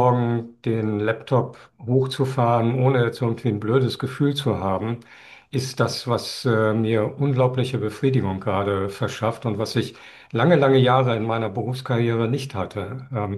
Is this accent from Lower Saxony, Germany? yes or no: yes; Lüneburg, Lower Saxony, Germany; Ich komme ursprünglich aus Lüneburg und ich habe mit meinen Eltern immer viel Fahrradtouren unternommen